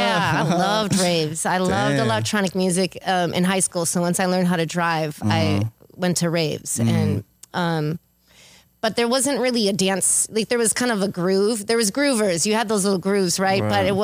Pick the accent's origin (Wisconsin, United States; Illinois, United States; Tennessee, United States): Wisconsin, United States; I'm originally from Wisconsin.